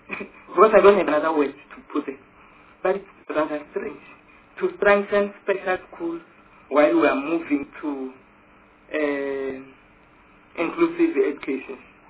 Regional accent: Limpopo, South Africa; Don't worry, I'm from Limpopo.

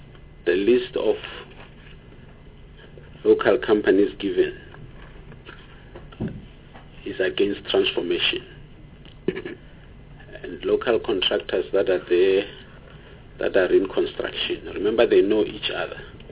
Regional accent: Limpopo, South Africa; And on few projects, especially in Limpopo, maybe I must declare that I'm from Limpopo

